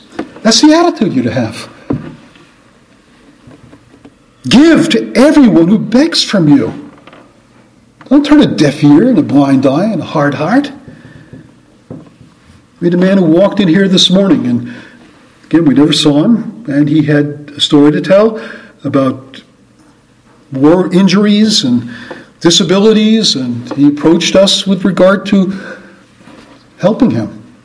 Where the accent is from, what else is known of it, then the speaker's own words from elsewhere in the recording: New York, United States; That's why I grew up in New York.